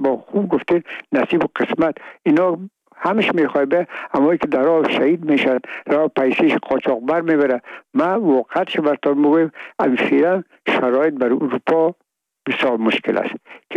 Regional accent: Afghanistan; و میگم ما افغان هستیم، تذکره خود را ناوردیم

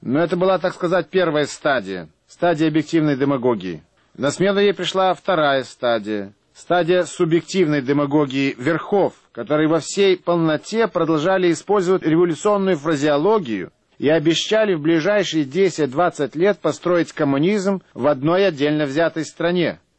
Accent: Odesa, Odesa Oblast, Ukraine; Осенью 66 года, наконец, вышла моя первая книга в моем родном городе Одессе.

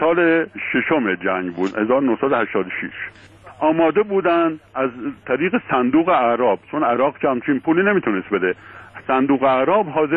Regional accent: Iran; به عنوان یه ایرانی مسئول بالاخره من احساس مسئولیت به وطنم می‌کنم

